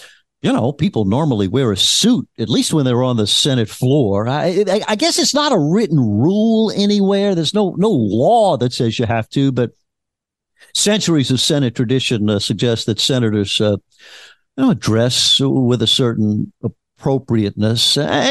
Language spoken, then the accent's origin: English; Louisiana, United States; I am from Louisiana.